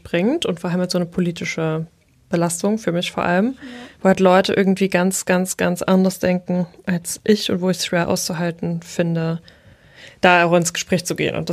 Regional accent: Saxony, Germany; das im Erzgebirge stattgefunden hat, also da, wo ich herkomme.

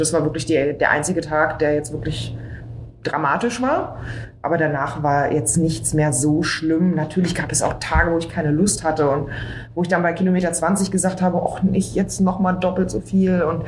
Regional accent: Berlin, Germany; Als Berliner mit einer Berliner Adresse hat man wahrscheinlich schon eher

